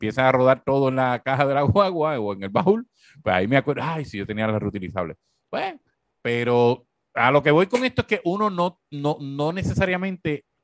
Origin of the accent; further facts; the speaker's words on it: Corozal, Puerto Rico; yo te voy a hablar de mi pueblo, en Corozal.